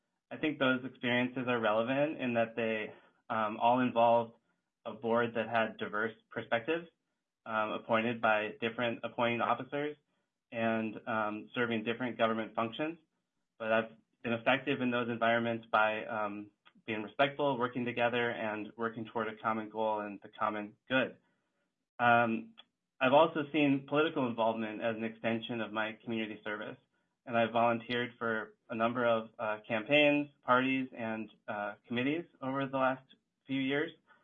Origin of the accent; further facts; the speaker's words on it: Moorhead, Minnesota, United States; I am a native Minnesotan. I grew up in Moorhead, went to college at Augsburg College in Minneapolis, went to law school at the University of Minnesota Law School.